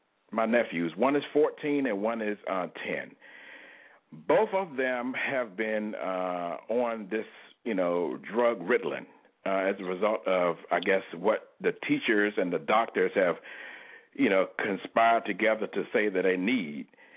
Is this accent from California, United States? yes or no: no; Portsmouth, Virginia, United States; and I'm from Norfolk, Virginia, by the way, actually Portsmouth, Virginia. That's my hometown.